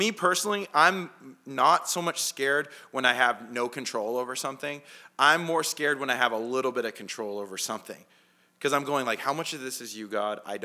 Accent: California, United States; we're from California, where it says, you know, 7 days in advance, it's going to rain for 4 days.

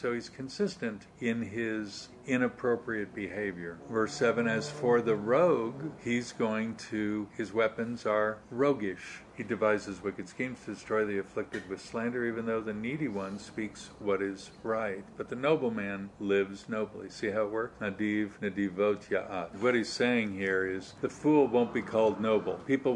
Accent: United States; I'm almost embarrassed to say I'm an American when I listen to these future leaders of government

